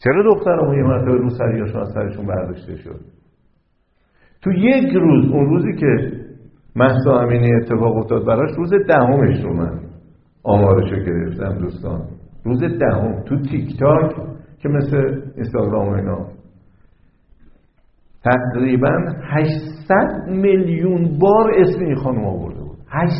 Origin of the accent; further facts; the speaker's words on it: Iran; ما گاهی از باز 30 سال پیش در خارج از کشور در اروپا و آمریکا، اگه میپرسن بچه کجایی، میگفتیم ایران